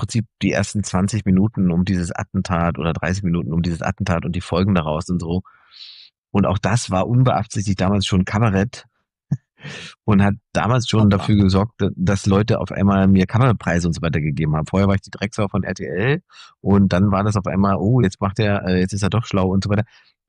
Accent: East Germany, Germany; born there; Ich bin ja im Osten geboren.

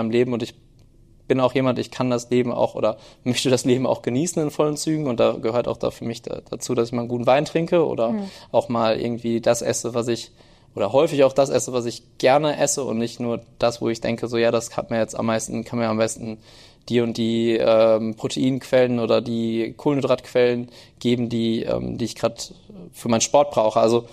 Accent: Münster, North Rhine-Westphalia, Germany; ich komme aus Münster

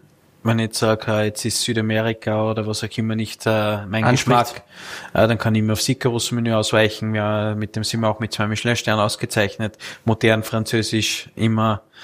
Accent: Upper Austria, Austria; als Oberösterreicher sagt man lieber haben, wir brauchen.

